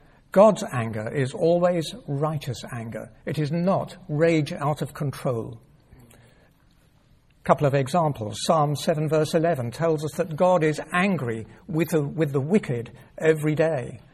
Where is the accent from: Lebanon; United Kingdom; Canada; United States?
United Kingdom; Dorking, South East England; when I was growing up in Dorking. We had a coal fire and a coal boiler in the kitchen.